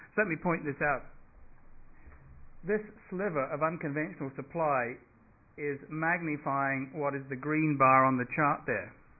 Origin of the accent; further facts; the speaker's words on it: England, United Kingdom; I grew up in Britain in the late 50s, and the only energy source we had in this rural cottage was one coal fire.